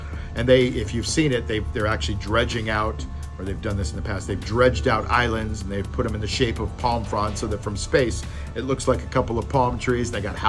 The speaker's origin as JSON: {"language": "English", "country": "United States", "said": "But on a cultural perspective, as an American, I was kind of blown away"}